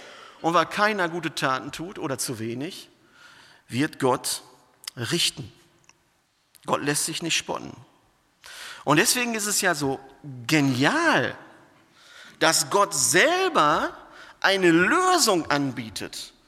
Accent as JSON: {"language": "German", "region": "North Rhine-Westphalia", "country": "Germany", "said": "dann würde man in Westfalen sagen, wo ich herkomme, da kriegst du Panik"}